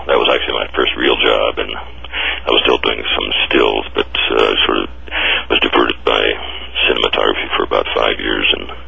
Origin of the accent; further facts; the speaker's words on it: Grand Island, Nebraska, United States; also born or lived in Ogallala; Yeah, I grew up in Grand Island and Ogallala, Nebraska, when I was my first 20 years or so of my life, I guess, born in Grand Island, and grew up on the Platte River